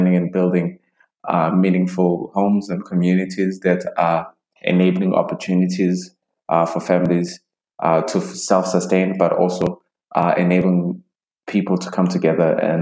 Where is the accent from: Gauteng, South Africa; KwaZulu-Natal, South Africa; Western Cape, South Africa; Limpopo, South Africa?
KwaZulu-Natal, South Africa; Durban; I am from Durban, South Africa.